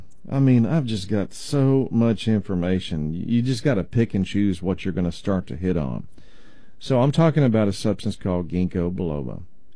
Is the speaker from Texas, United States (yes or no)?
yes; Texas, United States; accent: East Texas; I say tinnitus. Maybe that's just my East Texas accent.